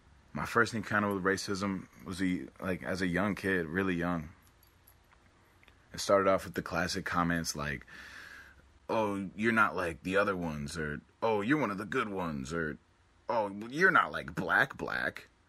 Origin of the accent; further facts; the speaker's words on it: Burlington, Vermont, United States; I'm a 23-year-old proud Black, Dominican, French-Canadian rapper, singer, songwriter, born and raised in Burlington, Vermont. Vermont is a place I call home.